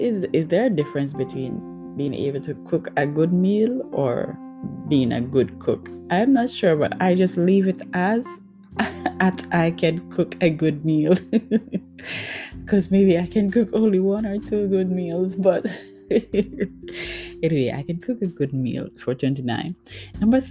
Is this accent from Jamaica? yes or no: yes; Jamaica; I am Jamaican, and I don't think it gets better than that.